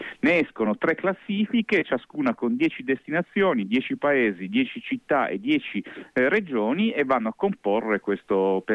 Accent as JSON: {"language": "Italian", "region": "Piedmont", "country": "Italy", "said": "che sono italiano e allo stesso tempo sono pure piemontese, quindi figurati"}